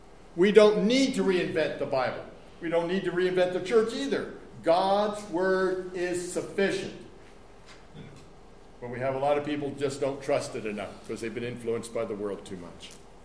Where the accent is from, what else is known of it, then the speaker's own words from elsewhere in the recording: California, United States; Because this is not California. I grew up in California. I understand those things.